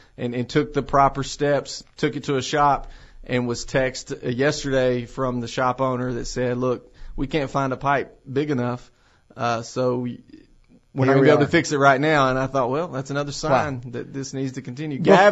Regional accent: Cornersville, Tennessee, United States; I became super giddy because I'm from Cornersville, Tennessee. Google it.

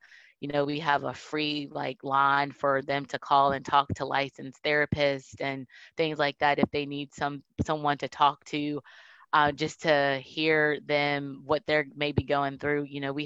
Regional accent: Virginia, United States; I'm a born and raised Virginia girl. I grew up in Nelson County, so just over the mountain. Most of my family, my mom and most of my family still live in Nelson County.

